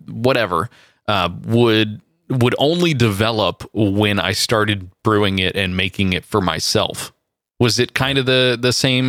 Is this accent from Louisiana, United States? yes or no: no; California, United States; I went from Southern California up back to my hometown near San Francisco